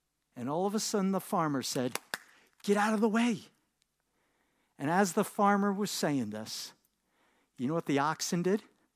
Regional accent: New York, United States; accent: New York; I'm originally from New York. And every once in a while, you hear the New York accent come out.

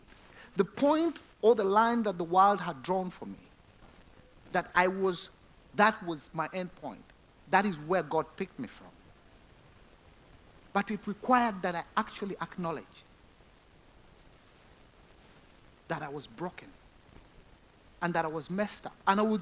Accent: Uganda; I was born and raised in Uganda

